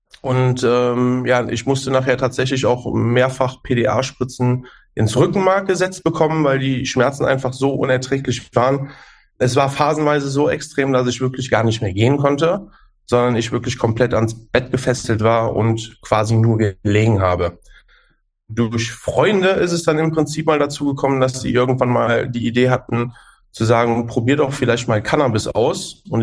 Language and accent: German; North Rhine-Westphalia, Germany; ich bin 36 Jahre alt. Ich komme hier aus der Gegend von Düsseldorf